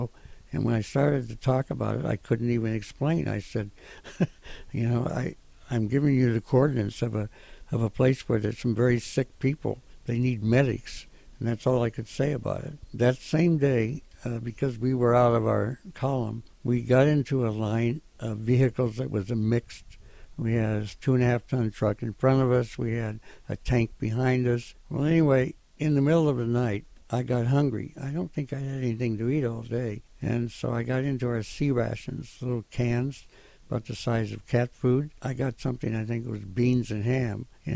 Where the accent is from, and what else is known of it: Iowa, United States